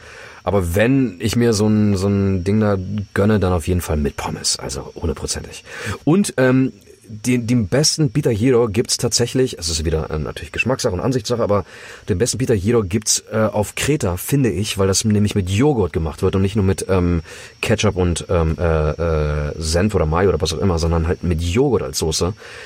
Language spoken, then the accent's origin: German; Germany; ich bin in Deutschland mit Nutella groß geworden